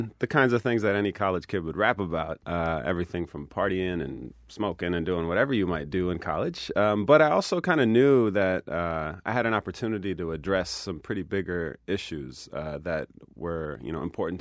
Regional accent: Washington, District of Columbia, United States; also born or lived in Saudi Arabia; now in Los Angeles, United States; I was born in Saudi Arabia, raised in Washington, D.C., and I've been living in Los Angeles for the last 10 years.

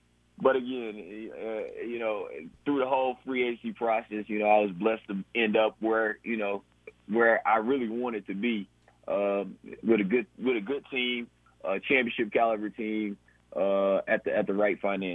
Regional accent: Houston, Texas, United States; now in New Orleans, United States; And you know, once New Orleans called, and I'm from Houston, 6 hours away

